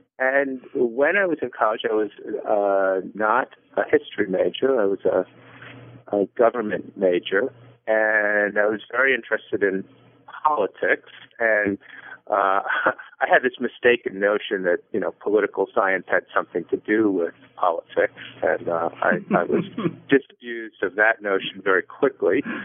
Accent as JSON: {"language": "English", "town": "Coral Gables", "region": "Florida", "country": "United States", "tie": "born or raised there", "said": "I was born in Coral Gables, Florida in 1953. And by the time I was a second or third grader in elementary school and public school, I was one of only two kids who had actually been born there."}